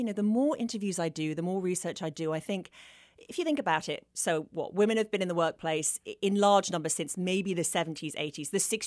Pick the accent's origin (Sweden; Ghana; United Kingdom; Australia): United Kingdom; And I often joke that, you know, being British and female is a double whammy